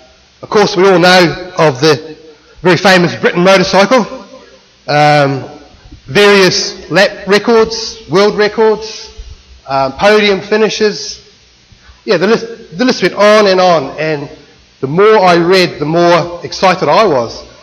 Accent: New Zealand; now in Birmingham, United Kingdom; for the best part of 20 years, I lived in a city called Birmingham, England, population 4 million people, and to be honest, it wasn't easy being a Kiwi.

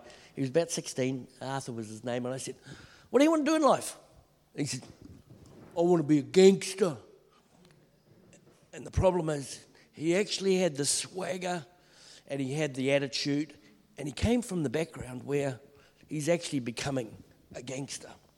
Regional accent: Mozambique; now in New Zealand; We didn't have TV where we grew up in Mozambique.

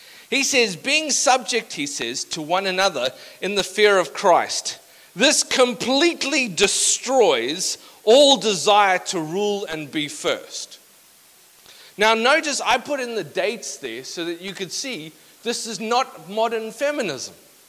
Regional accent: South Africa; I come from a context religiously when I grew up In South Africa, we come from a context that's not mutual in its understanding of marriage.

